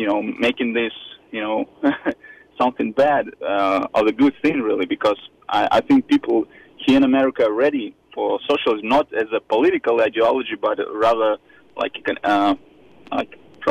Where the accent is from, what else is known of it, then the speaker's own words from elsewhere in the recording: Russia; born there; English is a second language; Because I apologize, it's my second language and I was born in Russia.